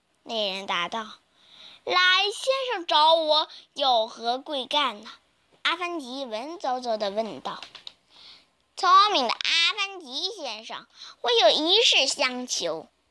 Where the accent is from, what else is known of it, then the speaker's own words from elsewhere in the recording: Shenyang, Liaoning, China; 我来自辽宁省沈阳市，